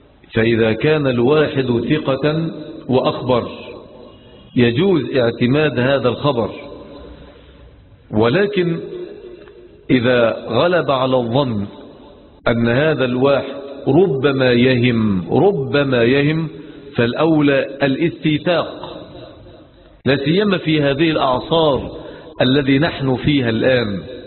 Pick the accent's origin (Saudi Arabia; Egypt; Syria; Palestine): Egypt; من بلدنا مصر